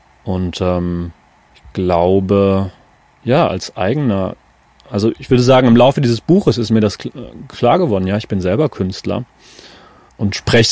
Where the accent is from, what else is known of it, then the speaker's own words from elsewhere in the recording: Frankfurt, Hesse, Germany; Ich bin Frankfurt am Main geboren, vor dieser Stadt aufgewachsen